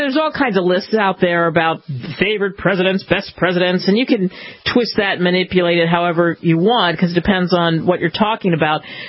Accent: Philadelphia, Pennsylvania, United States; I grew up just outside of Philly, and that's what we were taught.

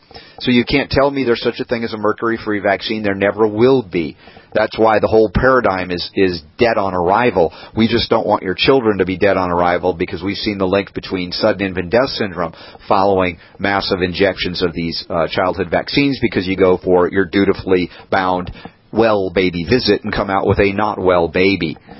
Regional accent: United States; because, you know, I'm an American through and through, and we Americans, we love our pizza.

